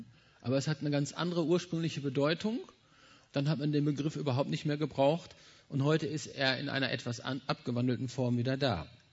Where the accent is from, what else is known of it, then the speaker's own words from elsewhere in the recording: Bad Salzuflen, North Rhine-Westphalia, Germany; Ich komme aus Ostwestfalen, das heißt genauer gesagt aus Bad Salzuflen. Das liegt irgendwo so auf der Hälfte zwischen Dortmund und Hannover, ein bisschen südlicher.